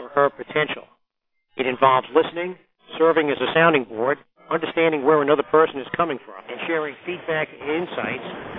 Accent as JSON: {"language": "English", "town": "Long Island", "region": "New York", "country": "United States", "tie": "born or raised there", "said": "I grew up on Long Island in New York, not too far from where I work now in Hawthorne, New York."}